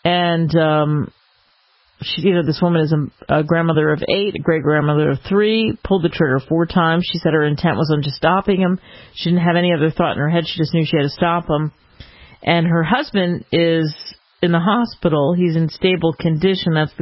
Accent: New Jersey, United States; And I grew up in New Jersey, not too far from Atlantic City.

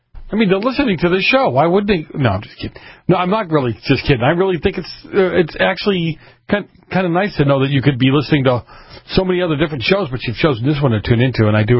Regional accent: Boston, Massachusetts, United States; I can only discuss what I saw as a kid growing up. And you can look it up. Google it. The north end of Boston in the late 60s, early 70s. Right? So I can only talk about the Italians that grew up then, the kind of environment I grew up

